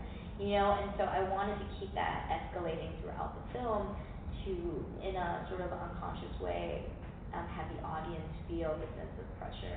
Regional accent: United States; I'm American, so it's an American film.

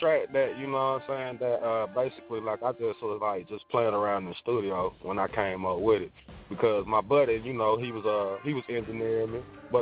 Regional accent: Gulfport, Mississippi, United States; now in Portland, United States; well, actually, I'm from Gulfport, Mississippi. That's where I'm from. Actually, I'm from Gulfport, Mississippi, you feel me? I just moved out here to Portland, you feel me?

